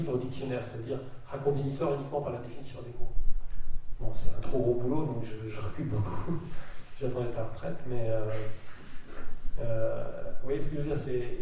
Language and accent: French; Pays de la Loire, France; je suis de Vendée et que c'est un département très catholique